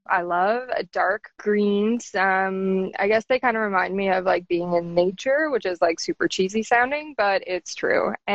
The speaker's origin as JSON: {"language": "English", "town": "Muskoka", "region": "Ontario", "country": "Canada", "lives_now": "Kitchener-Waterloo, Canada", "said": "So I'm from Muskoka, Ontario, Canada, which is where I am right now. I've lived in Muskoka area for most of my life until I hit my early 20s. I then moved to the big city. So I live in Kitchener-Waterloo, which is just an hour outside Toronto"}